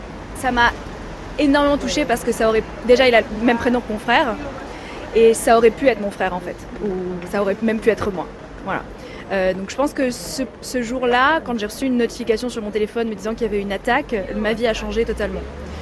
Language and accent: French; Paris, Île-de-France, France; now in Israel; Je suis née à Paris, j'ai vécu toute ma vie à Paris, mes parents payent des impôts en France depuis 1980.